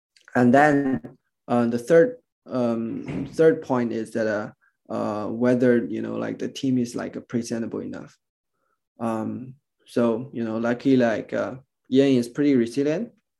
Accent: China; I'm born and raised in China

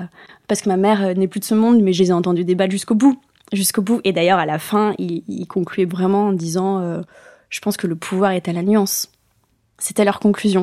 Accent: Basque Country, Spain; also born or lived in Bayonne, France; Moi, je suis native de Bayonne, mais après, on a vite gravité Pays Basque, mais côté espagnol, donc on est passé à l'autre côté de la frontière. Et puis, en fait, s'en suivent 30 déménagements.

